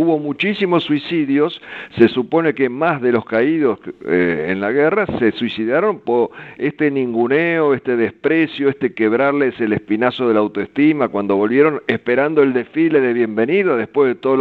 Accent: Argentina; moved away as an adult; Yo no me quería ir de la Argentina, yo quería seguir mi carrera en mi país

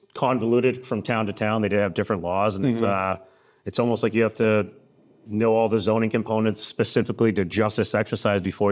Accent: Falmouth, Massachusetts, United States; I mean, I grew up in the Falmouth Heights section, and it was all winter rentals.

